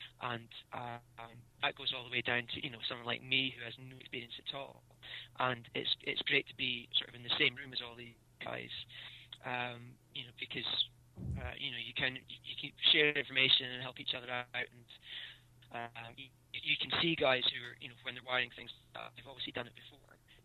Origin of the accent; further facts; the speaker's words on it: Scotland, United Kingdom; I'm from Scotland, so I've got a lot of family back there.